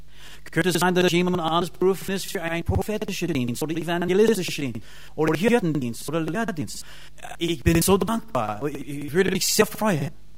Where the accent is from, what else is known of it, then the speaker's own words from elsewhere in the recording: United States; accent: American; German is a second language; ich weiß, dass es manchmal mein amerikanischer Dialekt kommt durch. Ja, ich wohne seit 7 Jahren hier, aber ich habe es immer noch nicht richtig geschafft, ja, mein amerikanischer Dialekt zu beseitigen.